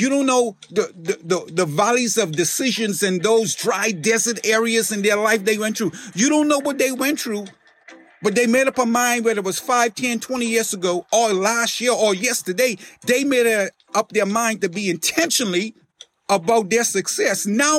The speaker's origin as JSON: {"language": "English", "country": "Bahamas", "tie": "born or raised there", "said": "Growing up in the Bahamas, I lived on the western part of the island called Stapling Gardens. It was close, probably, I don't know, a mile and a half to 2 miles to the beach."}